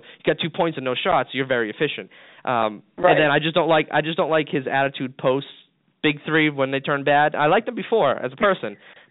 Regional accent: Massachusetts, United States; I'm from the birthplace of basketball. I grew up in Massachusetts, the birth of basketball.

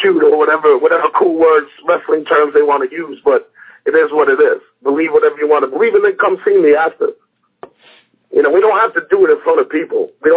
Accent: New York, United States; I'm a New Yorker, but Philadelphia made

